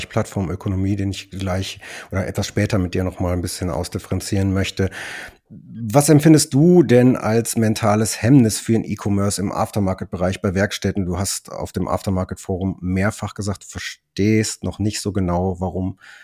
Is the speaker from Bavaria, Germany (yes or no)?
no; North Rhine-Westphalia, Germany; ich als Westfale bin dann natürlich immer aufgeschmissen